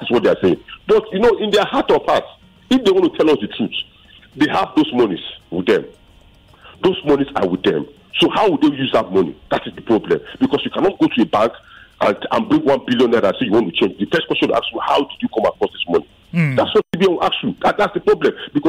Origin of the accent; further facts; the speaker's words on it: Benin City, Edo, Nigeria; Unfortunately, that's my hometown.